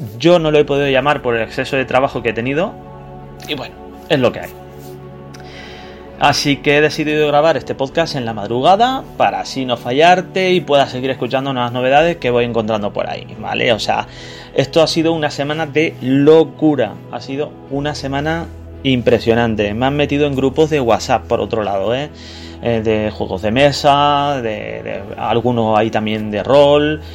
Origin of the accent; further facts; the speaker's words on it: Canary Islands, Spain; un escritor de mi tierra, de Canarias.